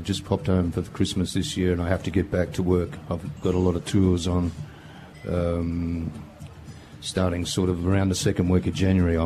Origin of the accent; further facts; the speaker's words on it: Glenormiston, Victoria, Australia; moved away as an adult; now in Paris, France; Well, I'm from the Western District. I'm from Glenormiston. It's down near Camperdown, down that way. But I live in Paris. That's where I've been based for about 20 years.